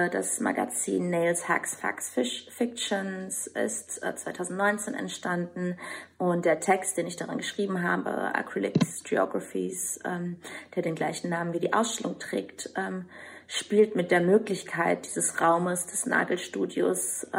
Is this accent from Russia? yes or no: no; Albania; German is a second language; in meinem Heimatland Albanien entstanden ist